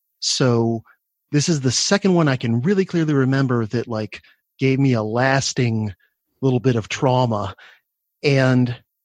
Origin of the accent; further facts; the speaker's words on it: Florida, United States; And I grew up in Florida, so guess what? I'm in and around the water all the time from the time I'm a toddler.